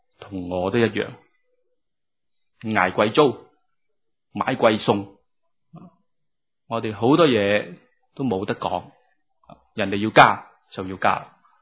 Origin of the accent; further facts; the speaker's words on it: Hong Kong; 我们香港人够穷落